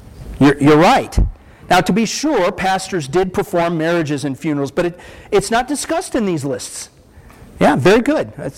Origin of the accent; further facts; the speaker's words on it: Lansing, Michigan, United States; I grew up in just outside of Lansing, Michigan.